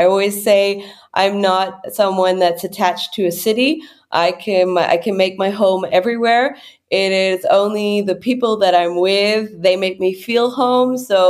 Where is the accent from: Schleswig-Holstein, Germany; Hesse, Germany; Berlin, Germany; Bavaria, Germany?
Bavaria, Germany; Munich; born there; English is a second language; I was born in Munich, but my parents lived on a boat in the Caribbean.